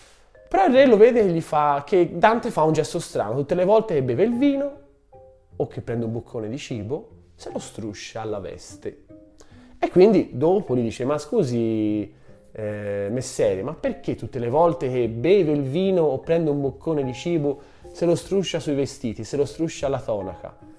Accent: Florence, Tuscany, Italy; io sono fiorentino, tutti i fiorentini sono permalosi.

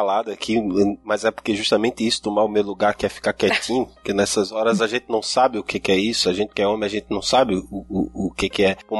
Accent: Recife, Pernambuco, Brazil; now in Santa Catarina, Brazil; é de onde eu vim, é da minha criação também, é do meu estado, porque no Nordeste essas coisas, como eu digo aqui em Santa Catarina, eu digo, olha, isso lá em Recife não se cria não

